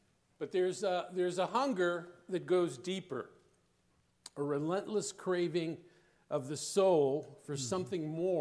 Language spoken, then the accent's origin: English; West New York, New Jersey, United States; I grew up in West New York, New Jersey, right outside of New York City.